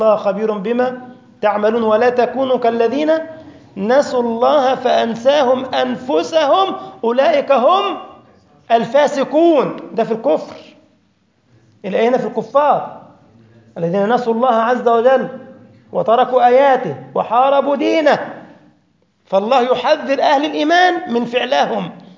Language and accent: Arabic; Egypt; آه زي عندنا في مصر عليه فأر